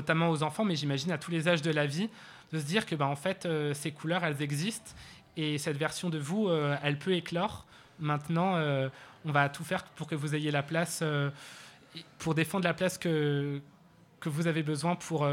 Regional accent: Auvergne-Rhône-Alpes, France; moved away as an adult; un contact que moi j'ai eu en grandissant dans la Drôme jusqu'à mes 18 ans, je sais pas, 17 ans.

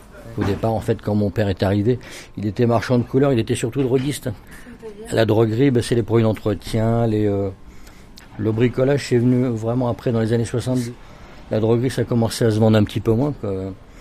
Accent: Paris, Île-de-France, France; quand j'étais petit, on allait au Buttes-Chaumont, on avait les Buttes-Chaumont à côté, on était heureux, on avait un grand parc pour jouer.

